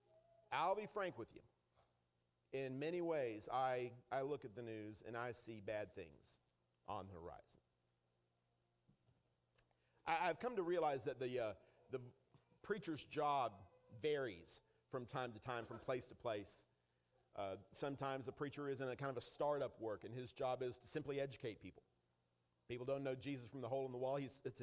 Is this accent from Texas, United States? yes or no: yes; Texas, United States; I grew up in Texas, and in Texas, we are taught at a very early age to be hospitable.